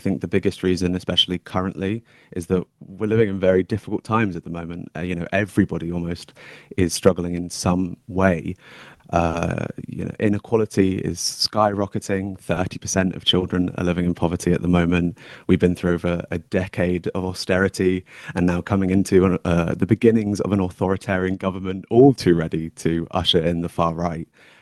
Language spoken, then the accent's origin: English; Kingston upon Thames, London, United Kingdom; Having lived in Kingston my whole life, I've seen the shortfallings of councils.